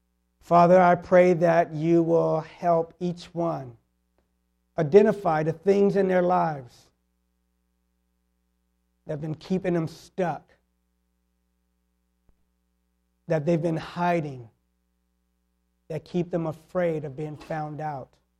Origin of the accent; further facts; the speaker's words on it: Washington, District of Columbia, United States; I'm from Washington, D.C. And some of my friends growing up